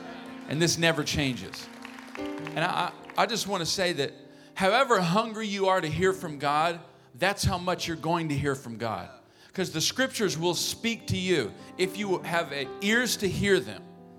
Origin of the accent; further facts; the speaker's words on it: Oklahoma City, Oklahoma, United States; But yeah, we're from Oklahoma City, and like I'm a part of a church called Church of the Harvest that my father founded 25 years ago.